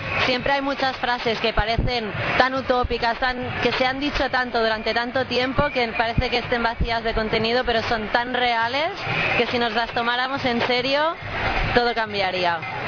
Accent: Girona, Catalonia, Spain; Nosotros venimos de Gerona, pero además de pueblos, vivimos en un pueblo de 2.000 habitantes

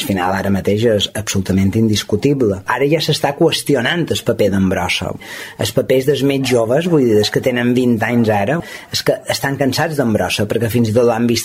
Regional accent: Balearic Islands, Spain; accent: Mallorcan; jo som mallorquí i evidentment jo faig servir la meva varietat dialectal sempre que puc

